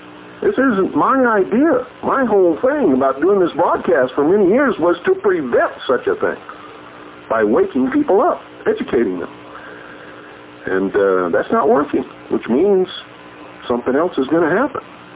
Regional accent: United States; I'm not a fugitive. I'm an American.

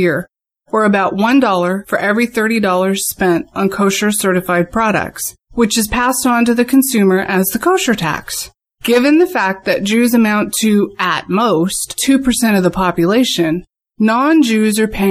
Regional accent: Seattle, Washington, United States; Good afternoon, comrades. … from Seattle, and I've been helping Harold with some of the correspondence lately.

